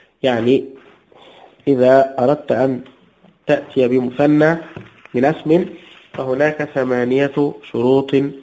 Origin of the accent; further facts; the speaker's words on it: Egypt; كان عندنا في مصر شيخ